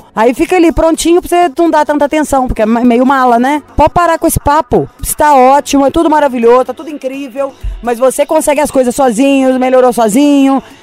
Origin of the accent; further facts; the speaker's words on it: Belo Horizonte, Minas Gerais, Brazil; Eu falaria, sou de Belo Horizonte.